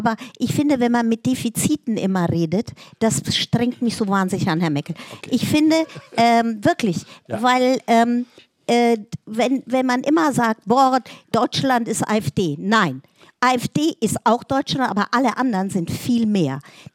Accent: Italy; Dann bin ich in Italien aufgewachsen und in Italien, in den Dörfern, waren die Leute total verstritten

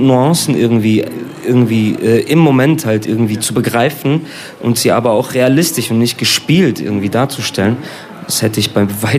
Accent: Düsseldorf, North Rhine-Westphalia, Germany; born there; ich bin in Düsseldorf geboren, aber meine Eltern sind Roma aus Mazedonien. Und meine beiden Opas kamen aus der Türkei, aus dem Osmanischen Reich, irgendwann mal in den Balkan

